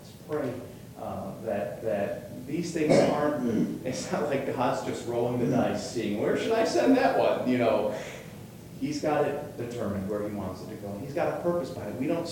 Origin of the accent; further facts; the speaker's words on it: New York, United States; You can tell I'm from New York.